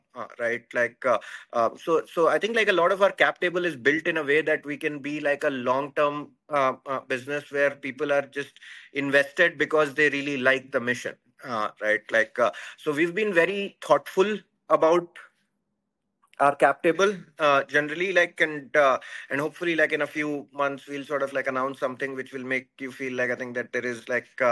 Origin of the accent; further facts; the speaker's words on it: India; English is a second language; I come from India. Like I think like I grew up like in a family of like civil servants in general.